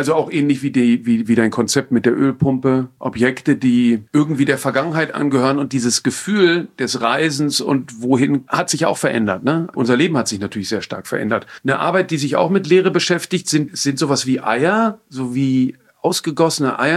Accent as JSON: {"language": "German", "town": "Frankfurt", "region": "Hesse", "country": "Germany", "tie": "born or raised there", "said": "Ich bin in Frankfurt groß geworden"}